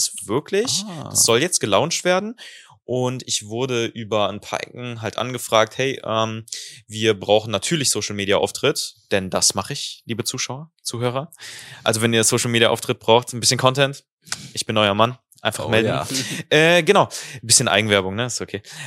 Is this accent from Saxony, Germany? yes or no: no; Aspich, Rhineland-Palatinate, Germany; Ich komm aus dem Rheinland. Nee, eigentlich komme ich aus dem Westerwald, aus Aspich. Und deswegen sage ich das Remis, ja?